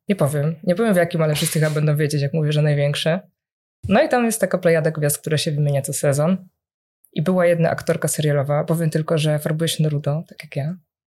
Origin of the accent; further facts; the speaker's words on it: Łódź, Łódź Voivodeship, Poland; ja w ogóle myślałam, że ja całe życie będę mieszkać w tej Łodzi, jak większość osób z tego mojego rodzinnego miasta.